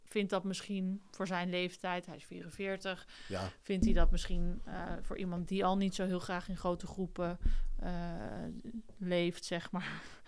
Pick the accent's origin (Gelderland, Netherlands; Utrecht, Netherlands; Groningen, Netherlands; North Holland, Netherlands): North Holland, Netherlands; Amsterdam; Ik kom uit Amsterdam